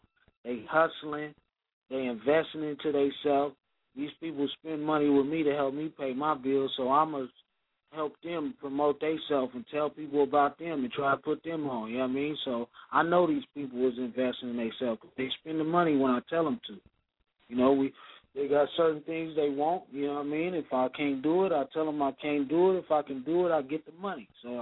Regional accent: California, United States; I lived in the Bay. I'm from the Bay. I lived in Frisco and all that.

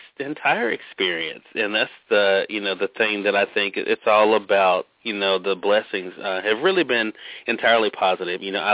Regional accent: Mississippi, United States; Actually, Mississippi, where I've moved back to now. Actually grew up in Mississippi.

